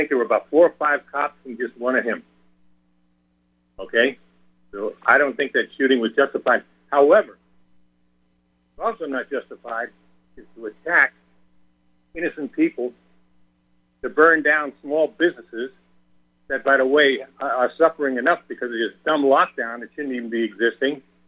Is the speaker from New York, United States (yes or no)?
yes; New York, United States; moved away; I'm from New York originally. I think it's an asshole, and I got out of there, okay?